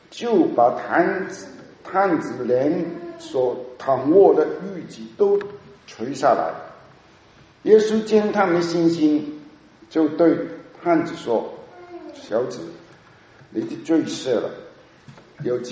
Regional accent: Hong Kong; Chinese is a second language; 因为我是香港来的啊，所以你也一样，你知道我已经有两年没有用普通话讲道了，在香港讲道是讲粤语的嘛

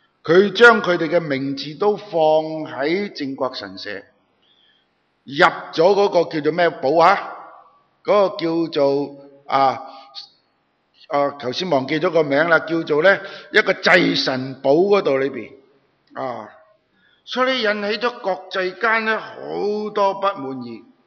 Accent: China; 或者说我们中国人叫有他的什么位

